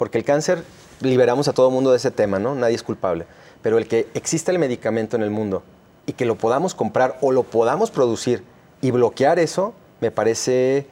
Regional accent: Mexico; Creo que todos somos mexicanos y en esa sensibilidad debemos de ver por todos.

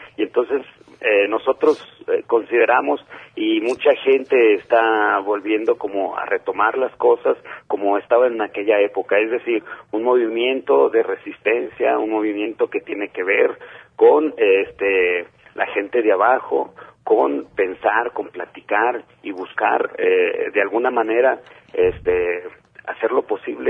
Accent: Guadalajara, Jalisco, Mexico; entre varios colectivos que vivimos aquí, que somos de Guadalajara y la zona metropolitana

